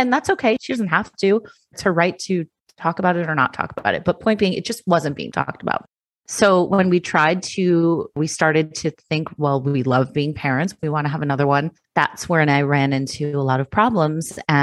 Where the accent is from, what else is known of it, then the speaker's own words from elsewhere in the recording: Chicago, Illinois, United States; So I am from Chicago.